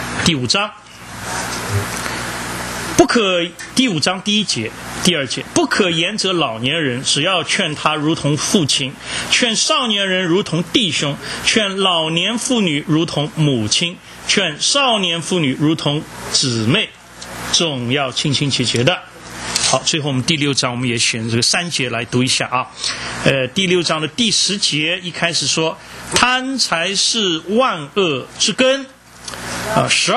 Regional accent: Shanghai, China; 那我是上海来的啊

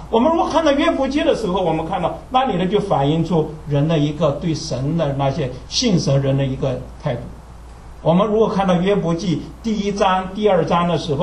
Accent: China; now in United States; 或者呢特别我们是从大陆来的一些弟兄姐妹们

